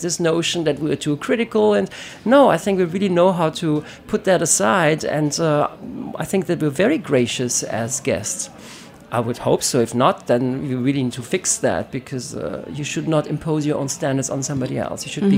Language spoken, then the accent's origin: English; Paris, Île-de-France, France; also born or lived in Germany / Munich, Germany; So I thought, I grew up in Paris, so maybe it rubbed off even early on.